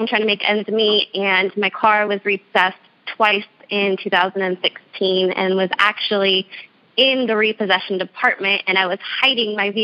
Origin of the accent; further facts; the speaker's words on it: San Diego, California, United States; moved away as an adult; I'm originally from the San Diego area, and back in the end of 2015, I relocated to the East Coast with my fiancé at the time.